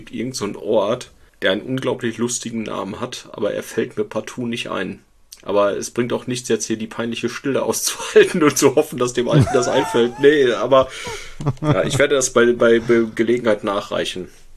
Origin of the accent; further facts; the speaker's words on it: North Rhine-Westphalia, Germany; wenn ich versucht hätte, die Büttenrede wie so ein gebürtiger Rheinländer vorzutragen, dann hätten wahrscheinlich die Phonetikexperten des BKAs auch direkt ganz schnell gemerkt, der kommt aus dem tiefsten Hochsauerlandkreis, der Depp.